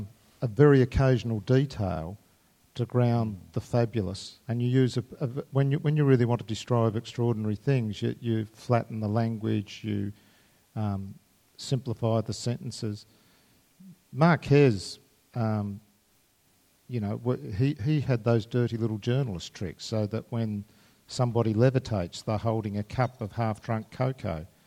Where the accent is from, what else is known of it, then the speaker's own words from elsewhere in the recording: Australia; I'm Australian, we're a bit lazy, I just make it up.